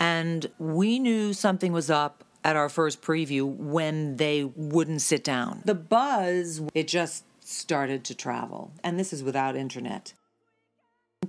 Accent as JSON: {"language": "English", "region": "New York", "country": "United States", "said": "I live in Jersey, but I'm really from New York."}